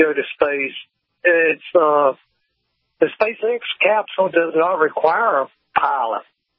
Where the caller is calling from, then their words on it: Florida, United States; I'm calling from the Free State. Yeah, we're open and having a good time tonight.